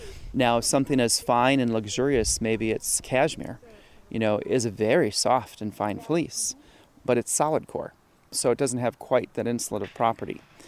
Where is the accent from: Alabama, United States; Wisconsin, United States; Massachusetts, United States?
Wisconsin, United States; I'm born and raised in Wisconsin.